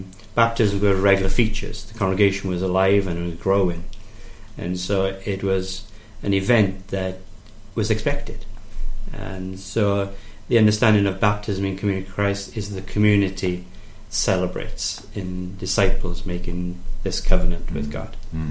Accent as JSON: {"language": "English", "region": "Wales", "country": "United Kingdom", "said": "As you can tell by my accent, I'm not German. I'm a very proud Welshman."}